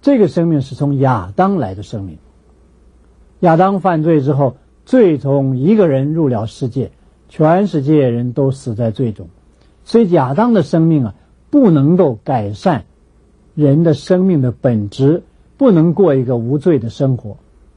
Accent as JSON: {"language": "Chinese", "country": "China", "said": "假如洋教的话，我们中国人何必信他呢？"}